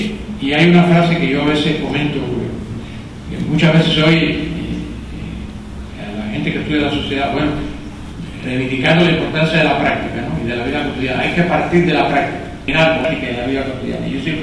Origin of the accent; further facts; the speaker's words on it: Cuba; y si alguien lo sabemos nosotros somos los cubanos, ¿no?